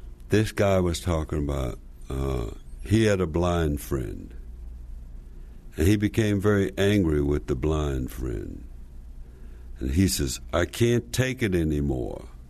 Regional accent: Slab Fork, West Virginia, United States; I'm from Slab Fork, West Virginia, so I managed to figure this out

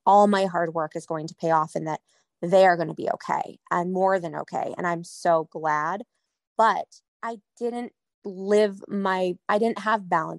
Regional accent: New England, United States; I used to always wear black. I was very like, I'm from New England.

